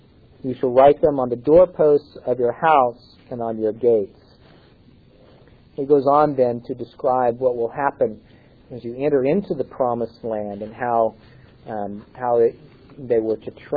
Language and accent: English; Topeka, Kansas, United States; He's a pastor of the church that I grew up in Topeka, Kansas.